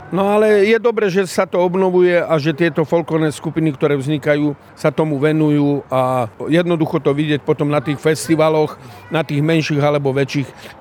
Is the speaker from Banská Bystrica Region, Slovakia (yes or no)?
yes; Očová, Banská Bystrica Region, Slovakia; ja som z Očovej, pochádzam z Očovej